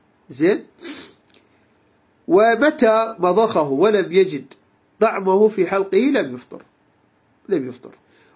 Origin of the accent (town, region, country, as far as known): Iraq